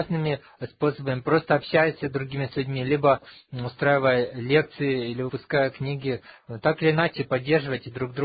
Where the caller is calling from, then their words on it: Saint Petersburg, Russia; мы из Петербурга подключились только через 40 минут